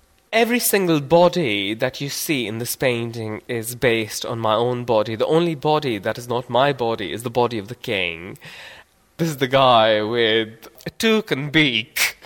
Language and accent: English; Jammu and Kashmir, India; now in London, United Kingdom; I came from Kashmir. I live and work in London.